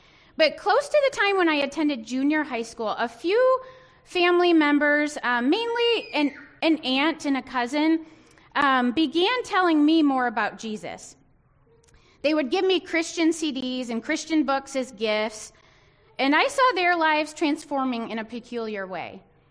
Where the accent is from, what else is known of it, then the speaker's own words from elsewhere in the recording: Saginaw, Michigan, United States; But I grew up in Saginaw, Michigan. Anybody from Saginaw?